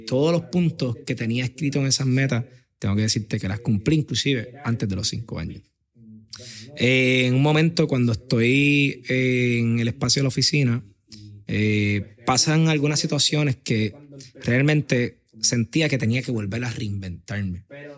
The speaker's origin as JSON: {"language": "Spanish", "town": "Aguadilla", "country": "Puerto Rico", "tie": "born or raised there", "said": "comencé en Aguadilla, literalmente, porque soy de Aguadilla, me crié en Aguadilla, y amo esa área."}